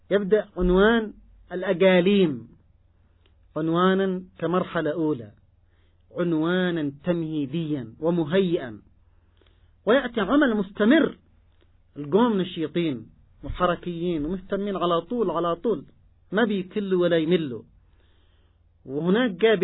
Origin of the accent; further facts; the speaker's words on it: Yemen; عندنا في اليمن صنعوا لنا الكثير من المشاكل